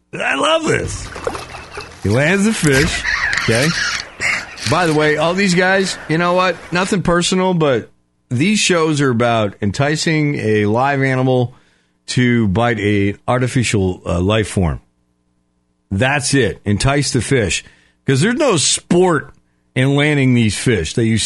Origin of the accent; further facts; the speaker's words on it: Connecticut, United States; moved away as an adult; It's because I grew up in Connecticut, but I moved down south in 89.